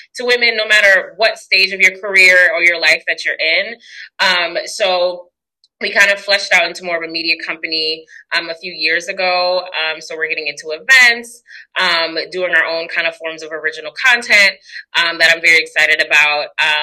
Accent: North Carolina, United States; also born or lived in New York City; But then I grew up in North Carolina, so I spent my life kind of like living in North Carolina with my mom, but then seeing the rest of my family in New York.

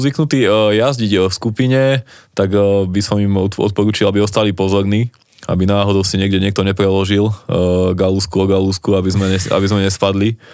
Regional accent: Žilina Region, Slovakia; Tak som z Oravy

